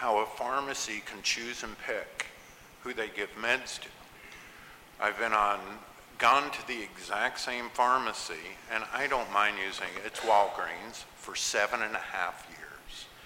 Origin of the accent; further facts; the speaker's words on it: Arizona, United States; And you know, I come from another state. I come from Arizona.